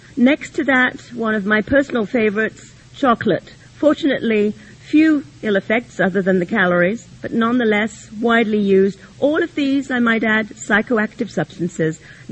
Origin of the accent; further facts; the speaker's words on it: Canada; as a Canadian, I'm concerned that our country